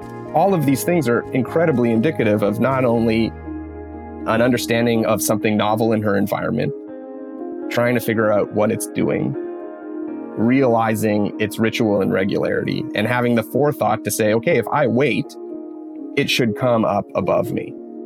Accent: Canada; that defines who I am … that defines my family. And I am Canadian

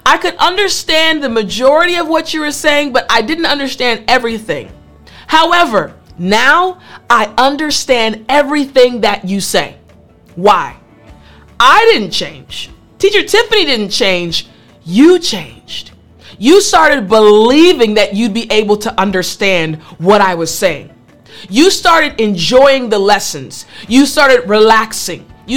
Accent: United States; first language English; That's right, I'm from America. Do you know what my mother tongue, my first language is? You got it, English. That makes me what? A native speaker.

